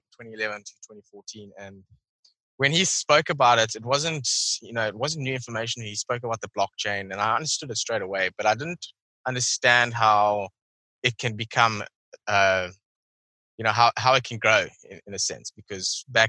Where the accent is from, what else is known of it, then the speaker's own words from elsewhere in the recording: South Africa; So I'm not from the UK. I'm from South Africa. I've grown up here. I'm 27 years old now. I've always been in South Africa.